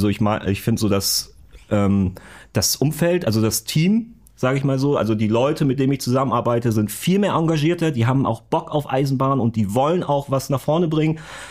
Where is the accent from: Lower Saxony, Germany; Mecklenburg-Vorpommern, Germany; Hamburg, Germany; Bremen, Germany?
Hamburg, Germany; weil ich bin halt in Hamburg groß geworden, aufgewachsen. Ich wohne auch in Hamburg, Altona immer noch.